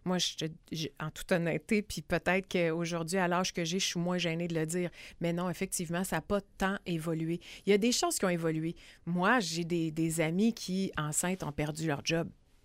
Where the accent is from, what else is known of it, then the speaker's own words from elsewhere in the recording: Sherbrooke, Quebec, Canada; now in Quebec City, Canada; Oui, je suis native de Sherbrooke. Ben, je suis née là. Puis, je me suis envenue à Québec après mon bac.